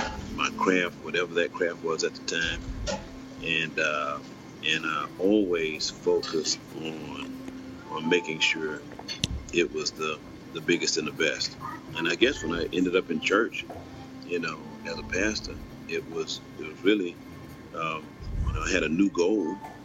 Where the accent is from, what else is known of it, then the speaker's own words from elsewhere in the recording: Houston, Texas, United States; You know, so I grew up in Houston, Texas. And I grew up in a Houston that was racially polarized, that was economically polarized as well.